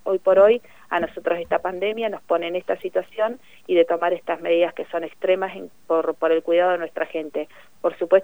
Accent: Neuquén, Argentina; como argentinos y como neuquinos

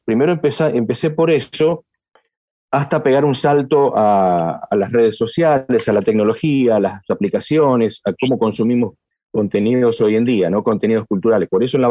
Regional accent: Patagonia, Argentina; zonas de la Patagonia, que yo conozco muy bien porque soy patagónico

